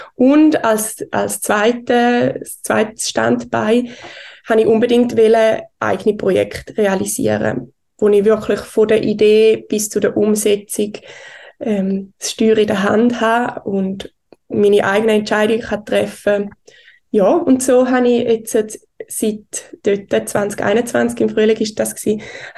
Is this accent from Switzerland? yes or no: yes; Schaffhausen, Switzerland; ich habe meine Wurzeln in Schaffhausen. Ich bin in Schaffhausen geboren und aufgewachsen und wohne jetzt auch wieder da.